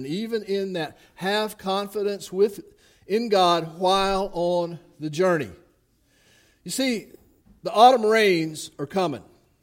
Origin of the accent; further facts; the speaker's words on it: the South, United States; and I'm from the South. If it goes 3 weeks without rain, everybody's worried.